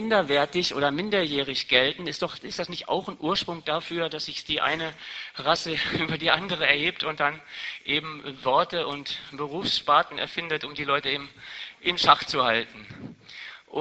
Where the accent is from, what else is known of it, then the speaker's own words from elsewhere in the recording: Nuremberg, Bavaria, Germany; Ich komme aus Nürnberg.